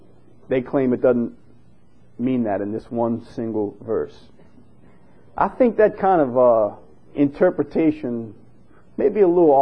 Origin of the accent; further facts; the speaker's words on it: Chalmette, Louisiana, United States; Hey, I'm from Chalmette. That's the way we talk.